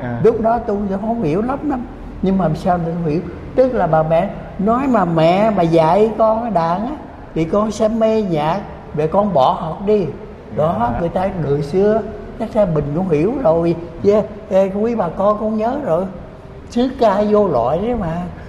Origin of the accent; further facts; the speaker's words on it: Phnom Penh, Cambodia; tôi nhớ là bà khoảng tôi 7-8 tuổi gì đó, mà lúc đó ở quê tôi ở Phnom Penh, tức là thủ đô Campuchia đó.